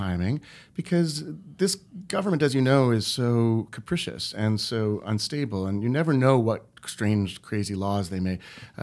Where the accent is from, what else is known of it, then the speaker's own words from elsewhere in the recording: Montreal, Quebec, Canada; I'm from Montreal.